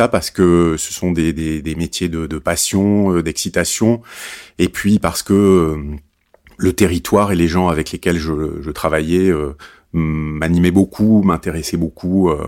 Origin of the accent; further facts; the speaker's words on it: Bordeaux, Nouvelle-Aquitaine, France; Je suis pas du tout parisien. Je suis bordelais.